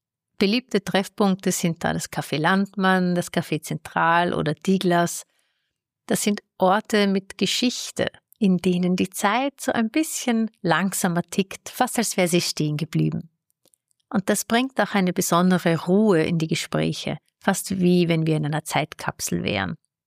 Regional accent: Vienna, Austria; Ich starte mit dem Business Lunch in Wien, meiner Heimat

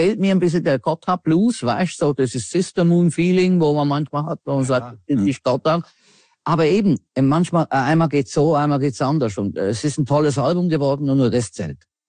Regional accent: Switzerland; Es ist immer so ein bisschen, wir gehen dann als Schweizer zur Urne und stimmen ab.

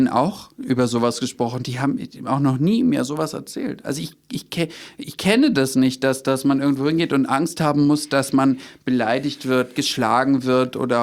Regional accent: Berlin, Germany; wir leben leben in Berlin, ich bin Berliner

